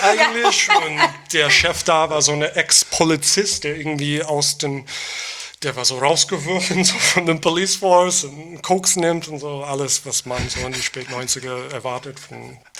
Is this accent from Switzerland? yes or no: no; Long Island, New York, United States; German is a second language; also born or lived in Queens; ich bin in Queens geboren, aber ich bin auf Long Island aufgewachsen.